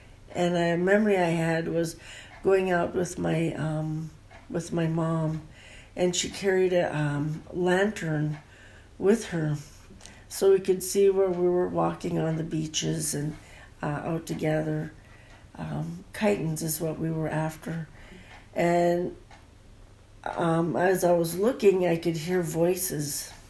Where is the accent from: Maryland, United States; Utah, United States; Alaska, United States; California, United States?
Alaska, United States; Port Graham; now in Valdez, United States; I am from Port Graham originally. I was born and raised, but I'm currently living in Valdez.